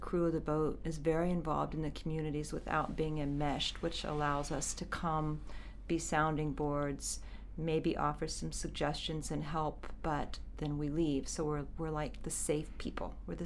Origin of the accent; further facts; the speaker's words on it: Missouri, United States; But I do think growing up on a farm in the area that I did was very similar